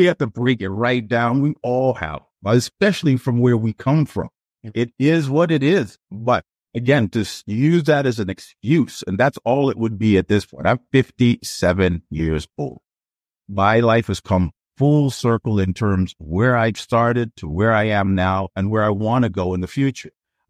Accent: Toronto, Ontario, Canada; Downtown, right? That when we came to Toronto, we moved to Dufferin and Dundas on one side of the street.

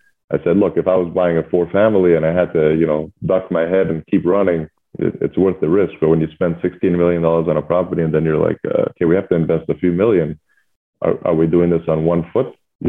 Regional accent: Montreal, Quebec, Canada; Where am I from? I'm from Montreal, Canada.

